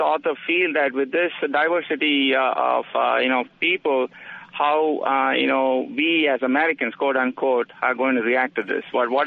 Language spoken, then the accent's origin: English; India; now in United States; I myself, I'm from India. I'm a green card holder